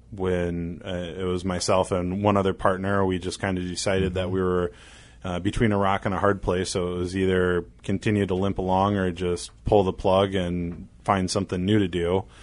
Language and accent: English; Grand Rapids, Michigan, United States; born there; I was born in Grand Rapids, Michigan.